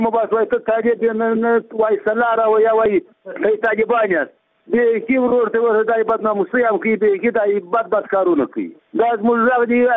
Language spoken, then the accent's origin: Pashto; Wormamay, Paktika, Afghanistan; دا د ورمای د ولسوالۍ یم